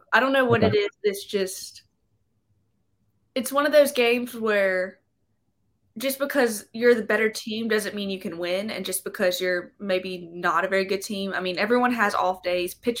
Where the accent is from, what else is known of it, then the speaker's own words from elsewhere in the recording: Vicksburg, Mississippi, United States; Mm-hmm. I'm from Vicksburg.